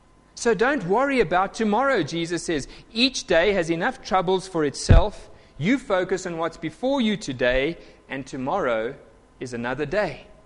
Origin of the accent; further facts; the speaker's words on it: South Africa; And being South African friendly